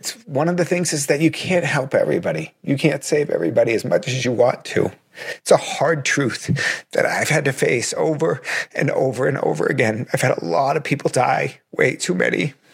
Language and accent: English; Boston, Massachusetts, United States; I'm from Boston originally. I grew up on the South Shore of Boston, which is one of the most Irish places in America.